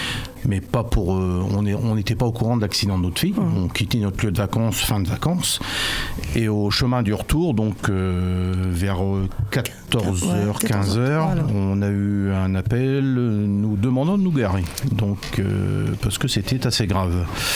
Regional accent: Péronne, Hauts-de-France, France; parce que nous sommes de Péronne

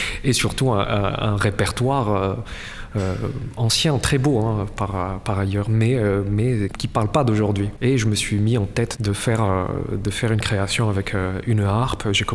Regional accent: Morocco; Et vu que moi, je suis marocain

